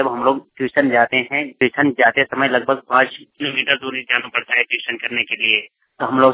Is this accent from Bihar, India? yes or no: no; Jharkhand, India; मैं ग्राम बसाटाण पोस्ट बावनगांव थाना सारण जिला देवघर झारखंड का रहने वाला हूँ।